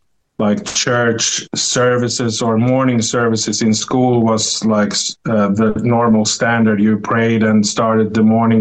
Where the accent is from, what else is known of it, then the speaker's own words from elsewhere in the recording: Gothenburg, Västra Götaland, Sweden; English is a second language; also born or lived in Stockholm; Yeah, so I was born and raised in Sweden, Gothenburg. Also in my childhood, we lived in Stockholm.